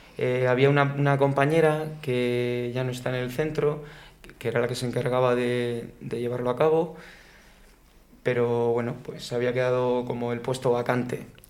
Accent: Cartagena, Region of Murcia, Spain; born there; Pues nací en Cartagena, en el sureste de la península ibérica.

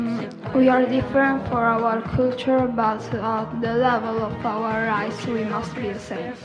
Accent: Italy; and I'm from Italy.

